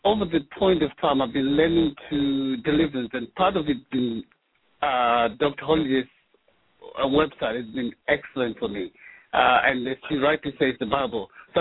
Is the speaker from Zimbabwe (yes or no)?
yes; Zimbabwe; I'm originally from Zimbabwe.